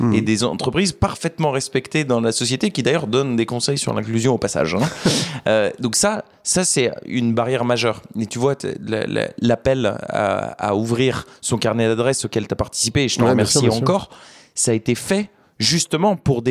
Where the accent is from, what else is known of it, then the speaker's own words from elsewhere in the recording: Beauvais, Hauts-de-France, France; J'ai grandi à Beauvais.